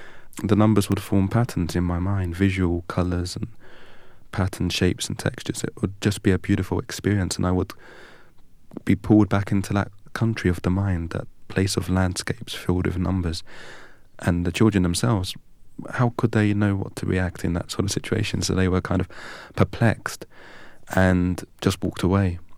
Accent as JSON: {"language": "English", "region": "England", "country": "United Kingdom", "said": "bet aš nesu Lietuvis, I'm not Lithuanian. Aš esu iš Anglijos, I'm from England."}